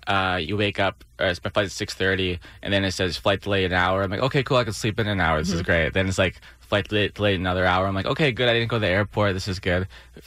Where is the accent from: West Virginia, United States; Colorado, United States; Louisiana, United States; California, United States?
California, United States; I mean, I'm from California, so it's all the same thing